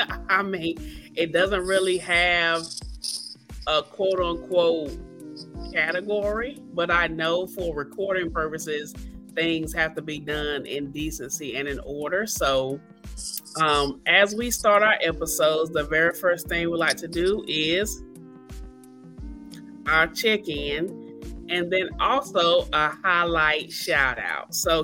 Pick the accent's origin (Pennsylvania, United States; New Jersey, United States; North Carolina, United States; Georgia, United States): North Carolina, United States; Kinston; now in Goldsboro, United States; then you know that we are born and raised in Kinston, North Carolina, but we live in Goldsboro. So we have a lot of ties to Kinston